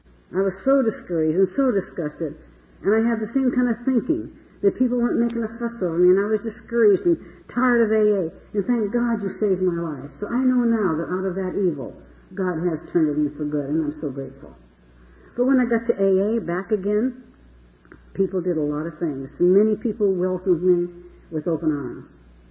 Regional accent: Reno, Nevada, United States; And so in Reno, my hometown is in Reno. I was born and raised there.

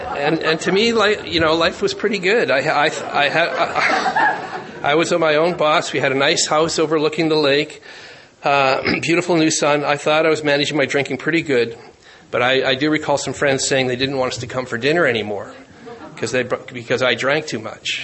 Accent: Surrey, British Columbia, Canada; I'm from Surrey, British Columbia, just outside of Vancouver.

